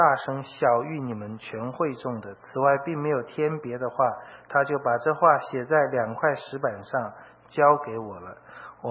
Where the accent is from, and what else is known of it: China